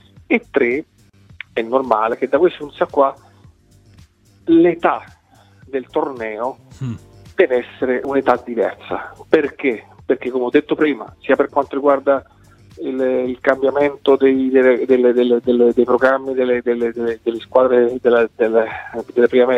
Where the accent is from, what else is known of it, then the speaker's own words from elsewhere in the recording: Viareggio, Tuscany, Italy; Io sono di Viareggio